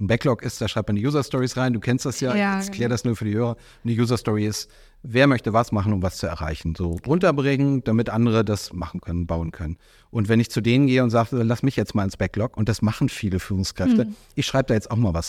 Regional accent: Düsseldorf, North Rhine-Westphalia, Germany; also born or lived in Buchholz in der Nordheide / Berlin; Nee, ich bin in Düsseldorf groß geworden, dann nach Buchholz in der Nordheide transferiert worden und dann freiwillig nach Berlin gezogen.

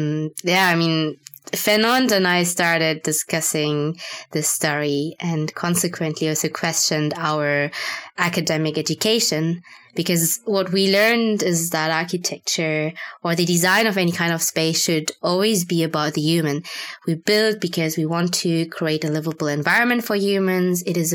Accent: Germany; So my parents are of Vietnamese origin, but I was born in Germany and I also grew up here.

